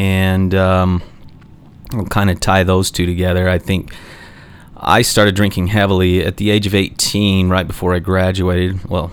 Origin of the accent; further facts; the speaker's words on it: Salt Lake City, Utah, United States; born there; I was born in Salt Lake City back in 19...